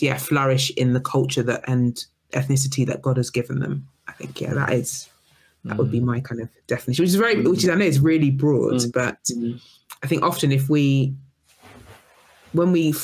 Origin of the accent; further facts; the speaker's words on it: South East England, United Kingdom; I didn't grow up in London. I grew up in Kent. I'm very proud, but I'm from Kent.